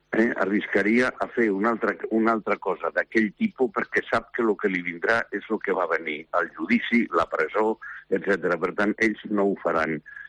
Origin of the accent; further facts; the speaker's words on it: Catalonia, Spain; perquè tota la persona que viu a Catalunya, que viu Catalunya i que som catalans